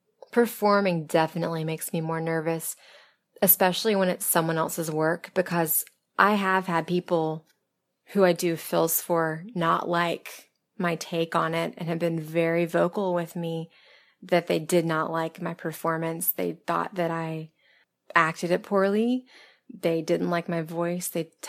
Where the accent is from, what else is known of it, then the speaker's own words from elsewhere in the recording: the South, United States; It wasn't like I'm from the South, so I guess … works in that sort of wordplay thing